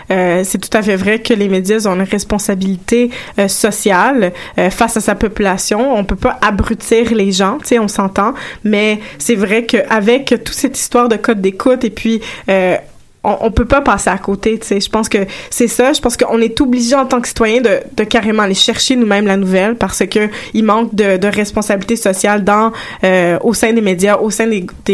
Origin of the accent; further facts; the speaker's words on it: Montreal, Quebec, Canada; born there; je suis née à Montréal, mais je peux voir vraiment la différence de traitement étant, moi, québécoise d'origine haïtienne